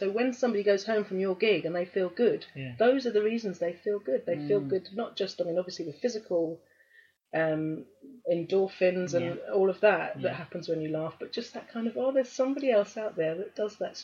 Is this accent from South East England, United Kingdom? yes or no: yes; South East England, United Kingdom; accent: Sussex; Yeah, I did a walk, again, my Sussex accent, walk.